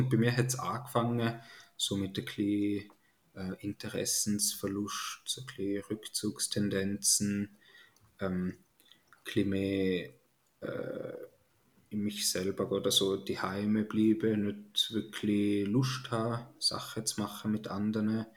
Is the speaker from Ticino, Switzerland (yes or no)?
yes; Ticino, Switzerland; moved away; bin aus dem Tessin ursprünglich, lebe jetzt in der Deutschschweiz, Mitte 20.